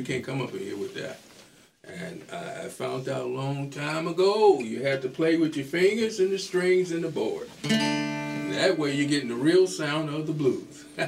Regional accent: Chicago, Illinois, United States; born there; Talking about when I was born in Chicago on the South Side.

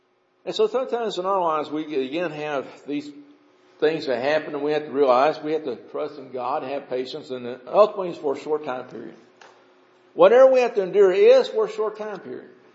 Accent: Louisville, Kentucky, United States; Growing up in the West End of Louisville, there were some families, and there were some siblings that didn't get along with each other, and you knew it.

